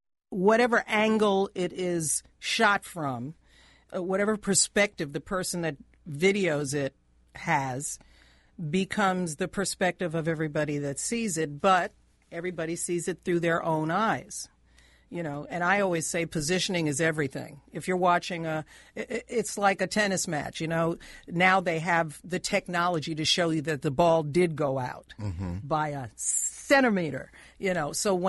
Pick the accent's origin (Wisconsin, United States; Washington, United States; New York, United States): New York, United States; Bay Shore; I didn't have those issues growing up in Bayshore, Long Island, although I did go to a predominantly white school.